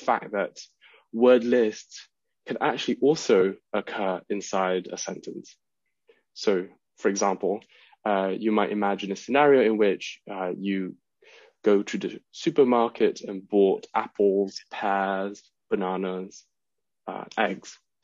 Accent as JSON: {"language": "English", "country": "Malaysia", "tie": "born or raised there", "moved": "as an adult", "lives_now": "London, United Kingdom", "said": "I was born and raised in Malaysia. And then after that, I moved to London to study linguistics in my undergraduate."}